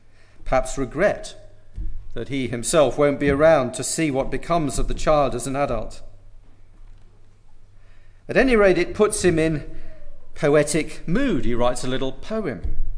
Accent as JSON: {"language": "English", "country": "United Kingdom", "said": "And I was thinking this could be a prism through which you viewed the whole Brexit process in my home country."}